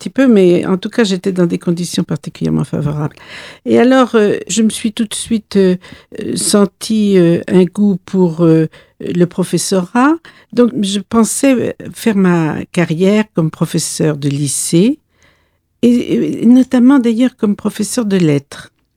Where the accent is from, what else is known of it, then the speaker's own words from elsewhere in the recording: Brittany, France; je suis la fille d'une institutrice et j'ai vécu mon enfance en Bretagne.